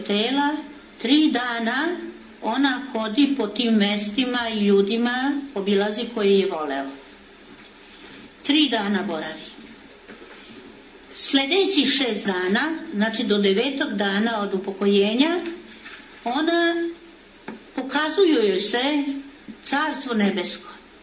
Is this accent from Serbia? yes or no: yes; Serbia